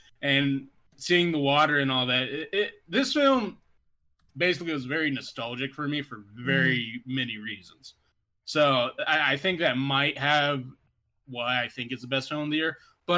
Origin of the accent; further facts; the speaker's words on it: the South, United States; and I'm from the South, so basically all that stuff looks kind of the same in like every little rural Southern town.